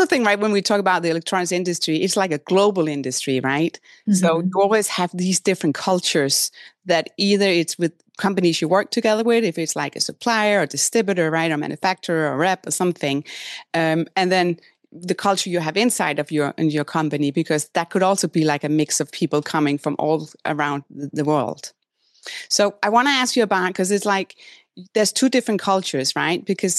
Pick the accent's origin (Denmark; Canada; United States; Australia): Denmark; So I'm originally from Denmark.